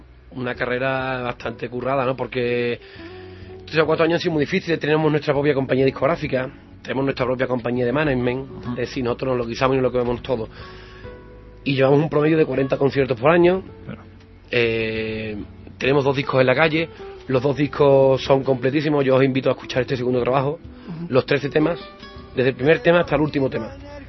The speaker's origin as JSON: {"language": "Spanish", "town": "El Viso del Alcor", "region": "Andalusia", "country": "Spain", "tie": "born or raised there", "said": "la del Viso, que es mi pueblo, es la semana siguiente."}